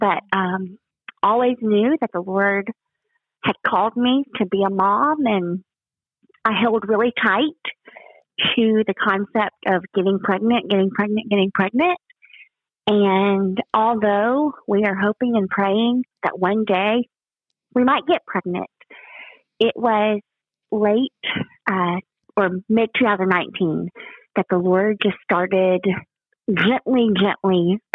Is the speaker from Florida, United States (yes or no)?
no; Huntsville, Alabama, United States; I grew up in Huntsville. My mom is a Huntsville native.